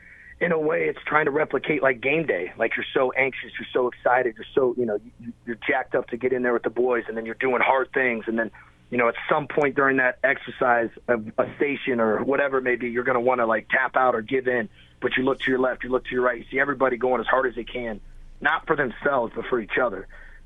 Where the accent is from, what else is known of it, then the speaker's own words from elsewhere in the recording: Columbus, Ohio, United States; I was from Columbus, Ohio. My wife's family's from Columbus, Ohio.